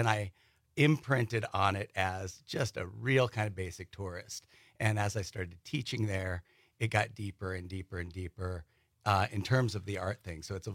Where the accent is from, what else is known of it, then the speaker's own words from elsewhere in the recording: Brooklyn, New York, United States; now in Door County, United States; So Door County for me, I'm an implant. I came here from Brooklyn.